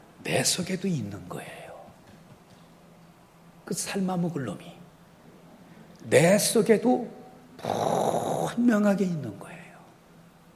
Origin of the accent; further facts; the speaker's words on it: Chungcheong, South Korea; 제가 이 충청도 사람이라